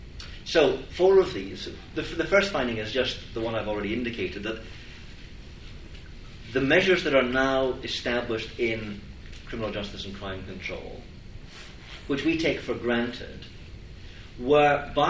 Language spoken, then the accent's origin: English; Scotland, United Kingdom; now in United States; I'm not American by origin, I'm actually from Scotland, and I know the UK very well.